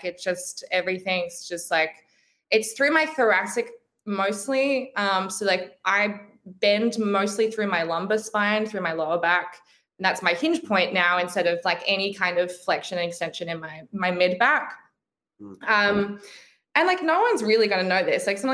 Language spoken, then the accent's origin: English; Brisbane, Queensland, Australia; I'm from Brisbane. So I like, that's kind of home.